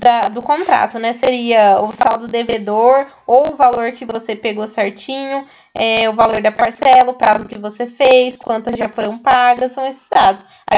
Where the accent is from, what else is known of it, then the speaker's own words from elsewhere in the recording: São Paulo, Brazil; eu não sou de Foz, não. Eu sou do estado de São Paulo